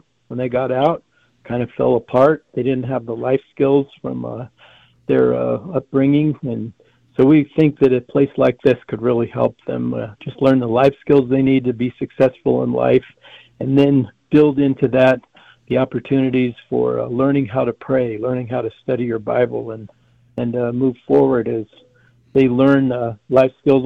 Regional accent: United States; Well, I grew up on the Navajo Reservation here.

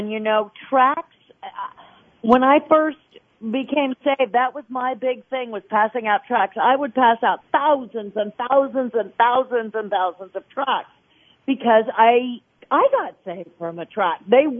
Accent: Newport Beach, California, United States; I ended up moving back to Newport Beach where I was from

